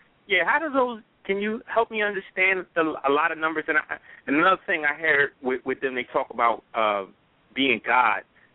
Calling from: Philadelphia, Pennsylvania, United States; I'm calling from Philly.

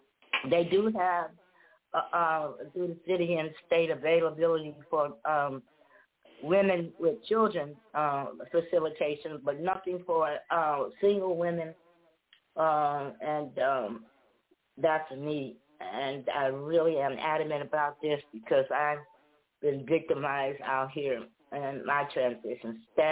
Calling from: Chicago, Illinois, United States

